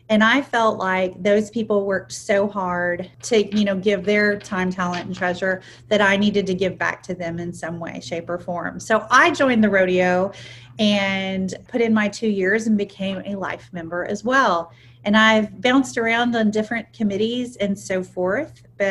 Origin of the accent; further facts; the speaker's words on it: Houston, Texas, United States; born there; You know, I was born in Houston, and my dad is originally from San Antonio.